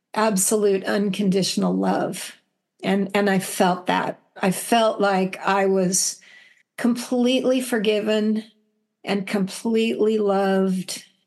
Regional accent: San Jose, California, United States; My father had been the teacher and principal at a school where I grew up in San Jose

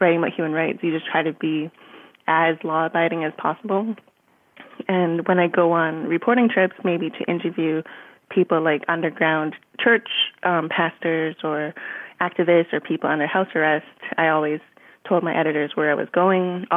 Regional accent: Vancouver, British Columbia, Canada; I grew up in Vancouver, went to school here in Vancouver.

